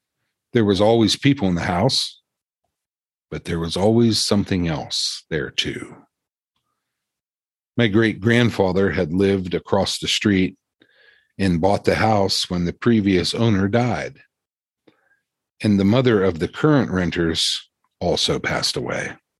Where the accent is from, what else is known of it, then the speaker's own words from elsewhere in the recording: Ohio Valley, United States; also born or lived in West Virginia; I grew up in the Ohio Valley. I was born in West Virginia, but haunted Ohio was all around us.